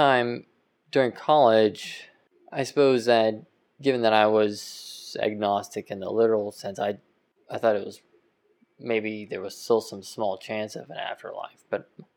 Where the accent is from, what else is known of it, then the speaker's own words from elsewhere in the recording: Pittsburgh, Pennsylvania, United States; And so when I was growing up in Pittsburgh is a predominantly Catholic portion of the country.